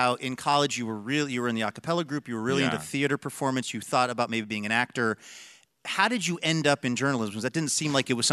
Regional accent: Pacific Northwest, United States; even though I grew up in the Northwest, was that we call it the coast.

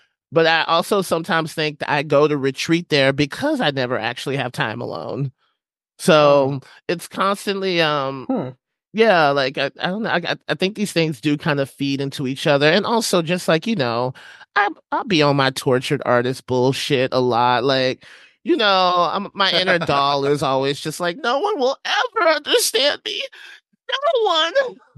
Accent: Huntsville, Alabama, United States; I grew up in Huntsville, Alabama. And so that like there they have space camp

